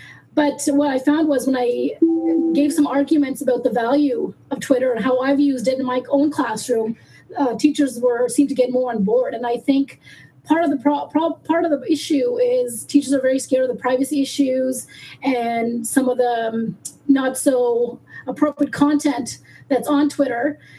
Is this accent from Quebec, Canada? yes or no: no; Toronto, Ontario, Canada; I'm from Toronto, Ontario, actually just outside. I live in the suburbs, just 40 minutes outside of Toronto.